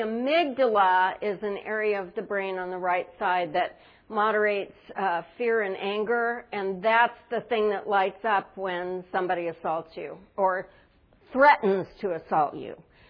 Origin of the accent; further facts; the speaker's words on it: California, United States; I'm from California. We're not allowed to talk about males and females anymore.